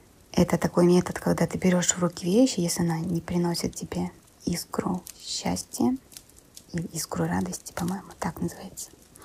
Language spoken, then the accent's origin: Russian; Berdsk, Novosibirsk Oblast, Russia; в детстве, когда я выросла в Сибири, ну, в такой супер глухой, ну, не супер-пупер, но достаточно глухой Сибири.